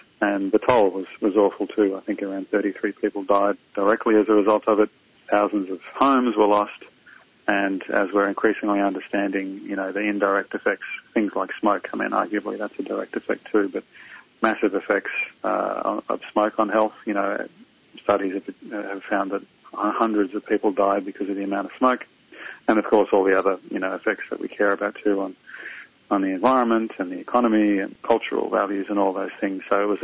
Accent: Victoria, Australia; My hometown, close to Melbourne, is forecast of a top temperature of 45 degrees Celsius today

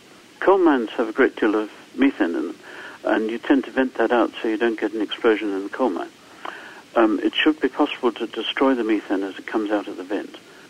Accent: Harare, Zimbabwe; For example, in my hometown in Harare in Zimbabwe, there's a landfill there that's quite frequently on fire

